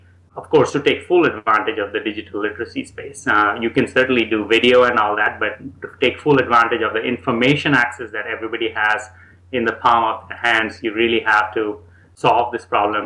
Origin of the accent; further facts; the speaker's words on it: Pondicherry, Puducherry, India; also born or lived in Nanded; Yeah, I was born in Nanded, Maharashtra state. But actually, I really grew up in Pondicherry in the south of Chennai.